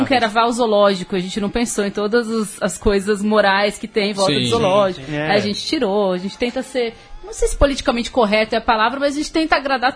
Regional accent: Santos, São Paulo, Brazil; born there; Nasci em Santos.

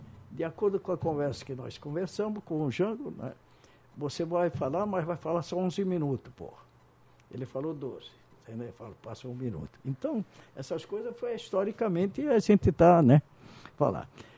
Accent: São Paulo, Brazil; Eu, como paulista, a gente sempre cumpre o horário.

